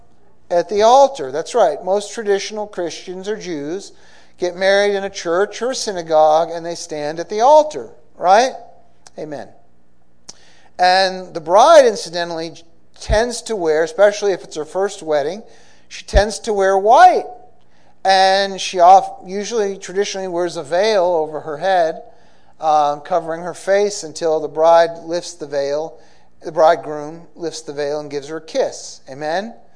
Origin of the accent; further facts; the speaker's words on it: Newton, Massachusetts, United States; from my home in Newton, in where I grew up in Newton, Massachusetts.